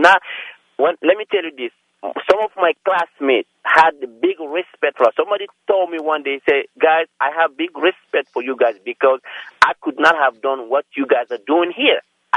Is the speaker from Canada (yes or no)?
no; Guinea; first language French; English is a second language; moved away; I'm from West Africa. I'm from Guinea, and I speak French. We don't speak English in my country. We speak French.